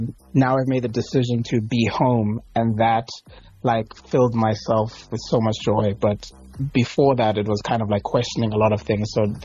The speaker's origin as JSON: {"language": "English", "country": "South Africa", "tie": "born or raised there", "said": "growing up in South Africa, being at home every December for 2 months, you know, December to January in the last a few years when I've been away, I just have like these influences that'll never leave me."}